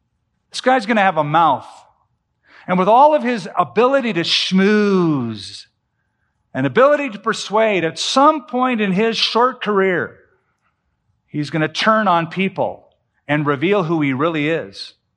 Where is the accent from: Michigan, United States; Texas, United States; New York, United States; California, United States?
California, United States; I'm a Californian, so there.